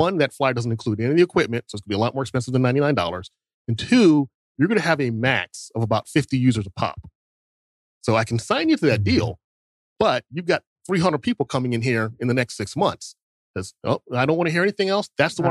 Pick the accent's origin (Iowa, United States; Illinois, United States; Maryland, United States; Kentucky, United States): Maryland, United States; Baltimore; I had to get up to, we're originally from Baltimore, to get up to Baltimore for his funeral.